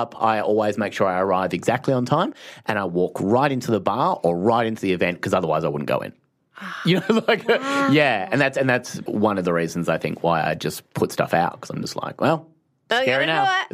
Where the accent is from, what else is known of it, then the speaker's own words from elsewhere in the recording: Phillip Island, Victoria, Australia; growing up in Phillip Island, the surfers, you know, like it was very beachy